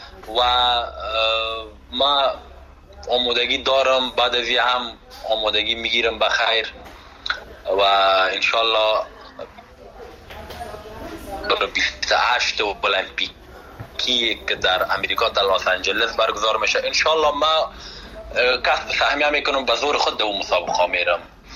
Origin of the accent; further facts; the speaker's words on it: Afghanistan; من به خودم به حیث یک جوان افغان که از افغانستان آمدم مده ایجا به خاطر مسابقه